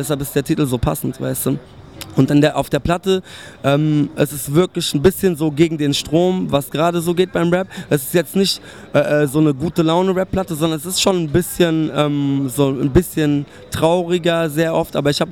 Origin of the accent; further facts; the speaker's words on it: Stuttgart, Baden-Württemberg, Germany; ich komme aus Stuttgart